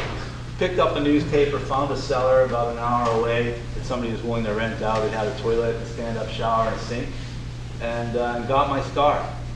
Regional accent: Boston, Massachusetts, United States; Just as a matter of background again, I grew up in Boston, born there, grew up there, played hockey all through high school, played hockey at Boston College.

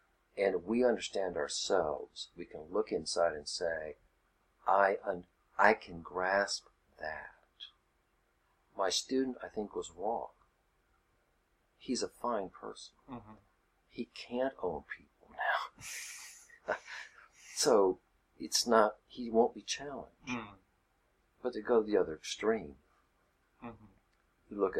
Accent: Northern United States, United States; I had to acknowledge my own arrogance as a Northerner, as if I were superior, or really as if the North were superior.

